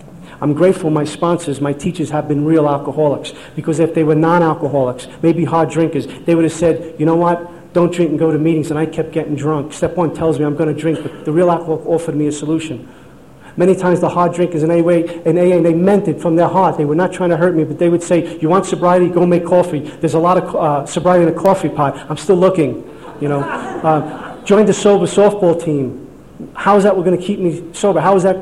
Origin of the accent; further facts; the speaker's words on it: Brooklyn, New York, United States; Growing up in Brooklyn, I thought I was Michael Corleone for a while.